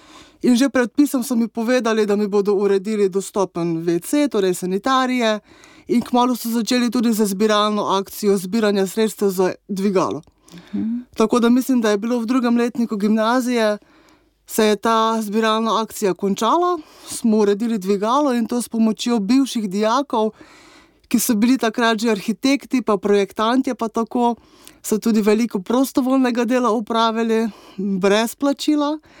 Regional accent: Melinci, Mura, Slovenia; now in Ljubljana, Slovenia; Prihajam z Prekmurja, iz vasi Melinci, tudi oba moja starša so z iste vasi in moram reči, da sem zelo ponosna Prekmurka. Prekmurje je še vedno moj dom, čeprav si ta status zdaj nekako z Ljubljano delita.

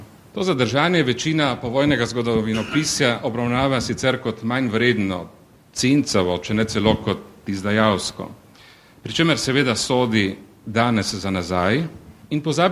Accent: Littoral, Slovenia; smo primorski Slovenci fašistični pritisk zdržali

